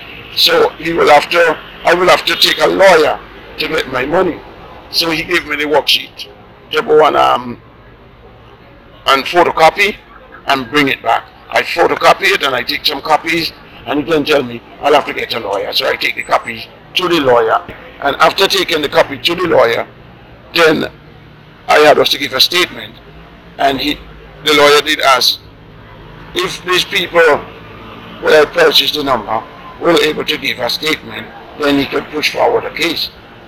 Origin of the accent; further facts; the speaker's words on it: Grenada; also born or lived in Saint Vincent and the Grenadines; I grew up as Grenadian. I grew up in Pitimatnik from the age of four plus almost 5 years. I grew up there with my aunt as a baby.